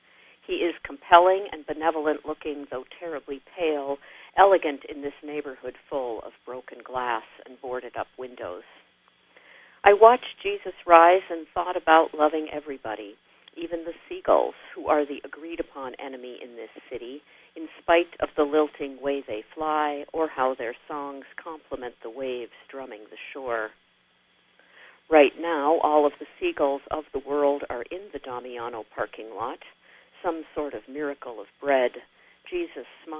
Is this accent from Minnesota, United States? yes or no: yes; Duluth, Minnesota, United States